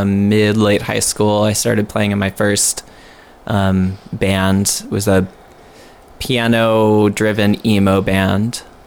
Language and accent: English; Austin, Texas, United States; I grew up in Austin, Texas, in Oak Hill.